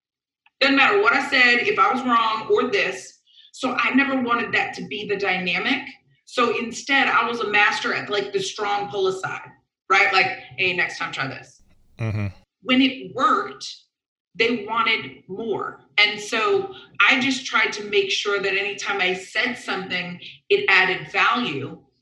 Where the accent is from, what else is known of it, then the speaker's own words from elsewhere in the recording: Vero Beach, Florida, United States; So I grew up in Vero Beach, Florida. So football is like a way of life down there.